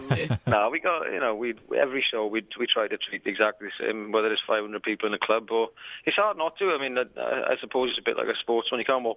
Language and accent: English; Wales, United Kingdom; And because we're Welsh, the council lets us do a lot more than foreign bands